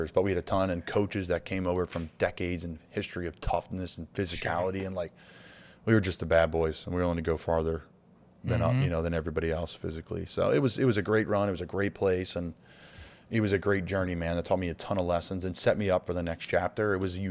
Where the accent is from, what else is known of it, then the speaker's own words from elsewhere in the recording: Doylestown, Pennsylvania, United States; And I, my hometown of Doylestown, I go around a cone, fifth metatarsal breaks on my right side.